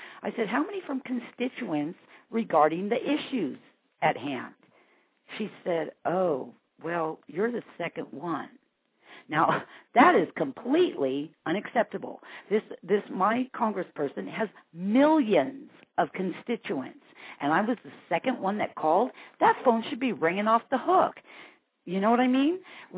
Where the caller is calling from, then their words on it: California, United States; I'm calling from Southern California.